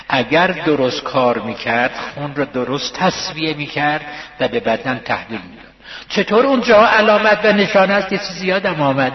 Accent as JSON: {"language": "Persian", "region": "Isfahan", "country": "Iran", "said": "گفت اهل کجا هستید؟ گفتم اصفهان."}